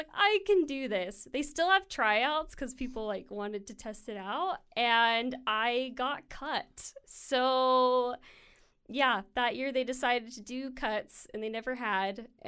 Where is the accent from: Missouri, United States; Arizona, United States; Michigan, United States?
Arizona, United States; Gilbert; Born and raised in Gilbert, Arizona. Yeah, I grew up with three brothers, the only girl.